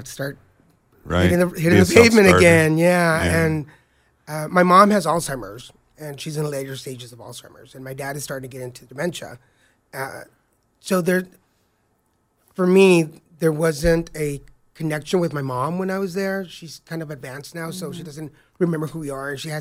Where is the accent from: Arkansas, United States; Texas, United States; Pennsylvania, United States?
Texas, United States; moved away; I'm an import. I'm from Texas, so all my family's back in Texas.